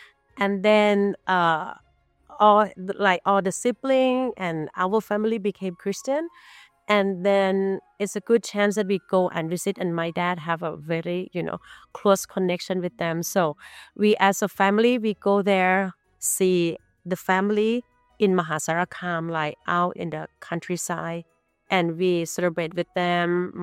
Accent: Thailand; I have been teaching here for 20 years. And I'm from Thailand.

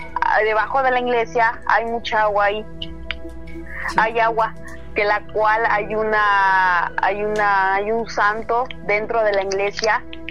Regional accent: Ixtepec, Puebla, Mexico; que según comenta toda la gente que existe aquí en mi pueblo, que se llama Ixtepec Puebla

